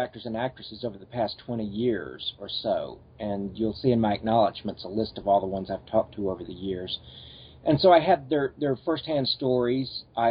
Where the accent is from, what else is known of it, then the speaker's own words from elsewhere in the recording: Mississippi, United States; now in Los Angeles, United States; Well, I moved to Los Angeles from Mississippi in 1989